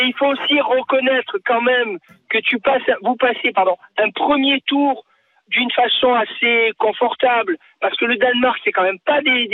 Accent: Tunisia; born there; je vais vous dire très sincèrement, je suis né en Tunisie.

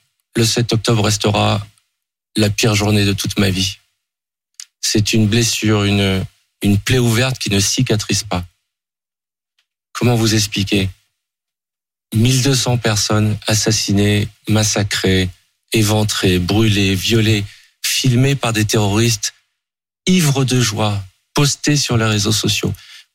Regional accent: France; Je suis devant vous en tant que Français, citoyen et juif.

